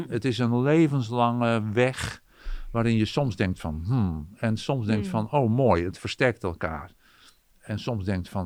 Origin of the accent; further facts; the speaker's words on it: Ouddorp, South Holland, Netherlands; Ik ben opgegroeid in Oudorp, Goede Overflakkee. En ging dus naar Utrecht.